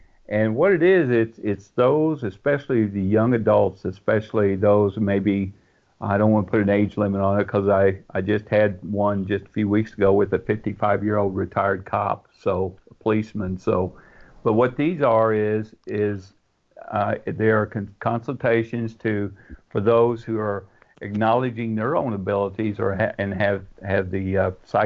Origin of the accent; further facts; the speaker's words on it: Midwest, United States; I'm from the Midwest.